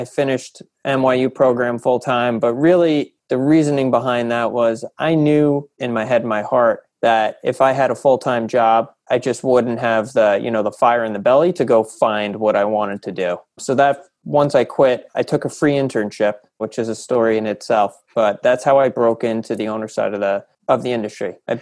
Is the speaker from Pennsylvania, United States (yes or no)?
no; New York, United States; It was a $1.1 million acquisition in my hometown in Westchester County.